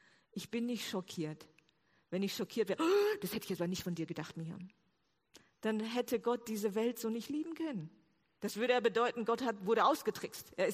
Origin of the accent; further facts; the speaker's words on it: South Korea; German is a second language; now in Germany; Ich bin nämlich 1994 aus Korea nach Tübingen gekommen